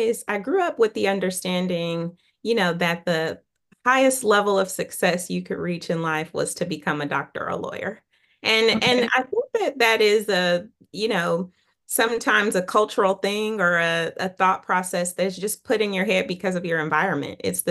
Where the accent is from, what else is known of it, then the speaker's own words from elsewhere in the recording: Oakland, California, United States; I grew up in Oakland. And so my grandmother's house that we spent a lot of time in was mouse infested.